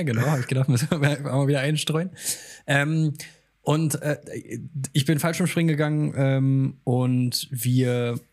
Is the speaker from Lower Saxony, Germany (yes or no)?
no; Bad Camberg, Hesse, Germany; die Eichhörnchenbahn in der Lochmühle in Bad Camberg, wo ich herkomme.